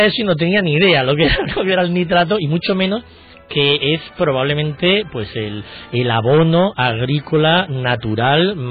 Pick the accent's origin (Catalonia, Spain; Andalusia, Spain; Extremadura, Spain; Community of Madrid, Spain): Andalusia, Spain; Seville; En realidad soy del sur, porque soy sevillano